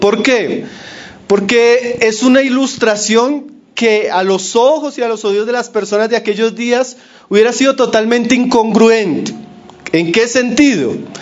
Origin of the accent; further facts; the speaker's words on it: Colombia; Ahora, para nosotros como colombianos no es difícil de entender eso.